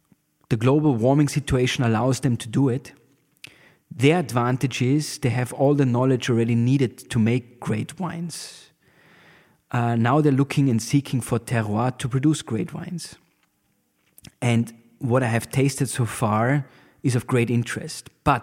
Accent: Tyrol, Austria; English is a second language; I'm from North Tyrol. And North Tyrol is famous for cow's milk and skiing.

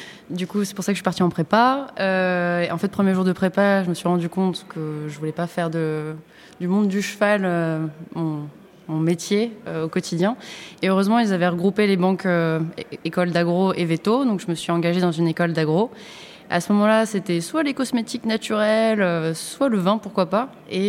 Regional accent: Paris, Île-de-France, France; Moi, j'ai grandi à Paris et pas de famille dans le vin, effectivement.

